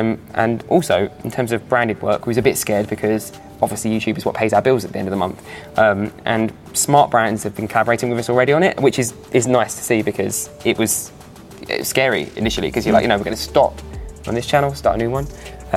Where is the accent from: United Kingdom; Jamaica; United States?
United Kingdom; East of England; I'm from Essex, so to know that they're talking about Billy Ricky and it's just around the corner to me